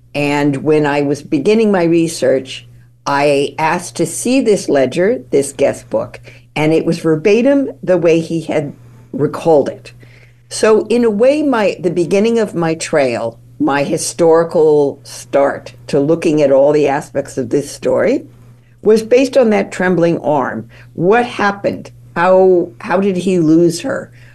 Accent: California, United States; I had to find out about Illinois, which, because I grew up in California, I didn't know as much about.

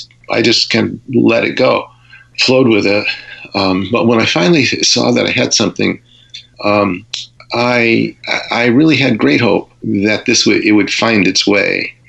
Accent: Provincetown, Massachusetts, United States; I remember growing up in Provincetown

